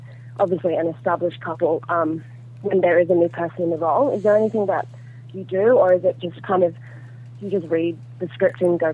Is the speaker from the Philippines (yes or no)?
no; Australia; now in Los Angeles, United States; I'm from Australia originally, but I live in LA now.